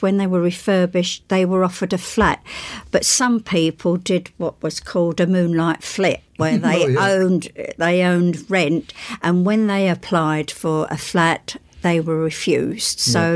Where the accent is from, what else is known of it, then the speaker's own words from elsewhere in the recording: Hoxton, London, United Kingdom; Hoxton Market, about a 10-minute walk away from Shoreditch Church. It was a rough area, and it was a very poor area. Yes, it was very poor. But I have to say I had a lovely childhood there.